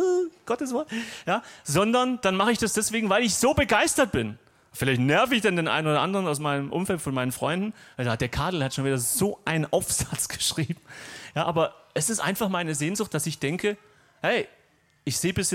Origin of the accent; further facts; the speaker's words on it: Gaildorf, Baden-Württemberg, Germany; bei uns, wo ich herkomme, in Galdorf, in Schwäbisch Hall